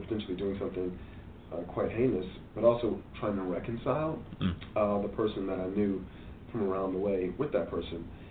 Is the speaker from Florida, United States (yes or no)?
yes; Miami, Florida, United States; I remember growing up, you know, I grew up in Miami, Florida, and I remember watching the news